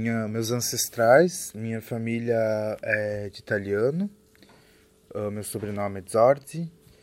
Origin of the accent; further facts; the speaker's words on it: Abelardo Luz, Santa Catarina, Brazil; Nasci em Abelardo Luz, que é uma cidade muito pequena, de 5 mil habitantes, e aos 18 anos eu me mudei para Chapecó, que é uma cidade a 80 quilômetros da minha cidade natal.